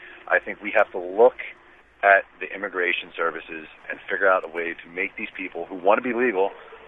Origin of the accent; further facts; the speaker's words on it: United States; I'm an American. I've been born and raised here.